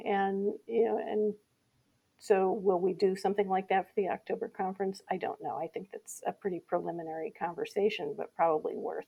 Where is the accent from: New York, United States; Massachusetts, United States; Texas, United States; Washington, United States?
Massachusetts, United States; my experience in my home state of Massachusetts